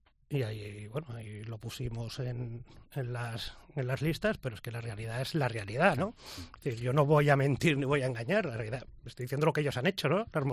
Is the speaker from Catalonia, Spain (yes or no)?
yes; Catalonia, Spain; A mí me recuerda, como catalán, lo que está pasando en la Comunidad Valenciana